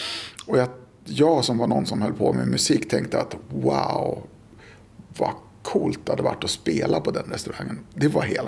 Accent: Vällingby, Stockholm County, Sweden; Jag kommer ifrån Stockholmstrakten. Jag är uppvuxen i en förort i Stockholm som heter Vällingby.

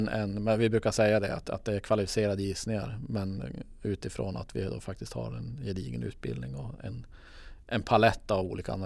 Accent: Luleå, Norrbotten County, Sweden; jag tänker då från Norrbotten, jag är ju född och uppvuxen i Luleå.

